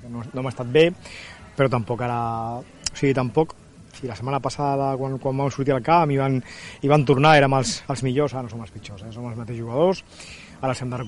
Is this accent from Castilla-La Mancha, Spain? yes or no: no; Terrassa, Catalonia, Spain; com tots els que som de Terrassa o els jugadors, bueno, pues, decebuts